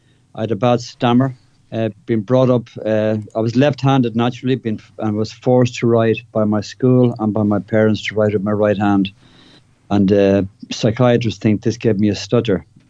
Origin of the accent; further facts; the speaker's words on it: Dublin, Leinster, Ireland; born or raised there